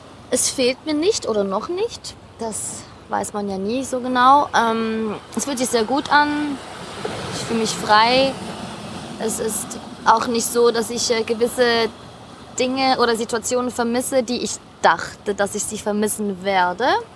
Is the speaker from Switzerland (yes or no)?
yes; Switzerland; Ich bin aus der Schweiz, bin 37 und freue mich jetzt ganz toll auf das Interview mit dir.